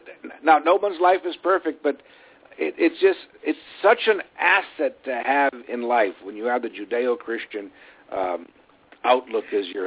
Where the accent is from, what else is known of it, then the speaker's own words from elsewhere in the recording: Cleveland, Ohio, United States; I grew up in Cleveland. But my whole life, I live on the East Coast now, but my whole life was Cleveland, Youngstown, Akron, Canton.